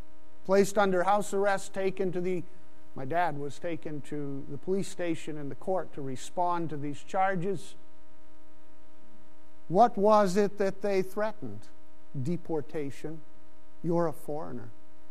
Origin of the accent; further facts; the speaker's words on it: Pakistan; I grew up in Pakistan, as you know, and I knew every day that I was a foreigner and was often reminded of it.